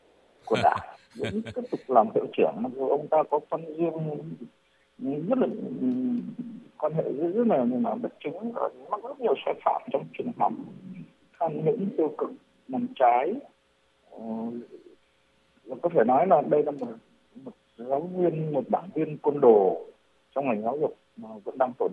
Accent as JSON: {"language": "Vietnamese", "town": "Thường Tín", "region": "Hanoi", "country": "Vietnam", "tie": "born or raised there", "said": "Tôi đang ở huyện Thường Tín, thành phố Hà Nội, quê nhà tôi."}